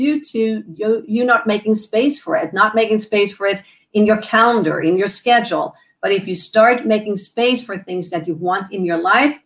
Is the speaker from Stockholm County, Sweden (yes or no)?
no; Ystad, Skåne, Sweden; Well, that's my hometown.